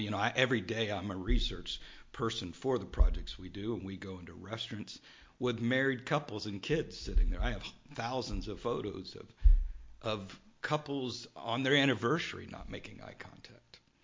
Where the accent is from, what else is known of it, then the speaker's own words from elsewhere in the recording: Loxahatchee, Florida, United States; I grew up out near Loxahatchee, Florida, in the Everglades swamps. House was on stilts, and we didn't have a lot to do. I lived on dirt roads